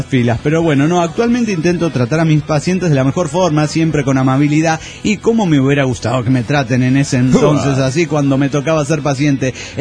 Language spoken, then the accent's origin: Spanish; León, Guanajuato, Mexico; de León, Guanajuato, México.